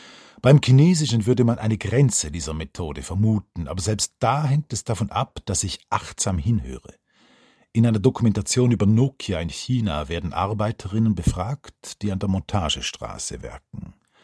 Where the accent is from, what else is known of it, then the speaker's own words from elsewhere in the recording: Switzerland; denn als Schweizer Verfassungspatriot, frei nach Habermas, bin ich überzeugter Demokrat